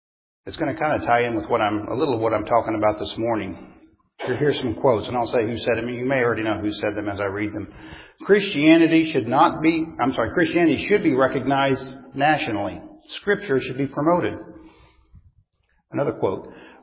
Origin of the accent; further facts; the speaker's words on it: Norman, Oklahoma, United States; I'm from Norman, Oklahoma.